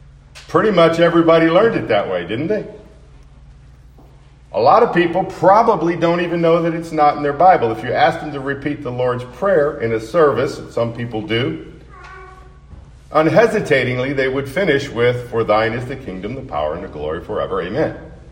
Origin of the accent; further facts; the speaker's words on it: Colorado, United States; Now, I'm not from Missouri. I'm from Colorado, but my dad was from Missouri.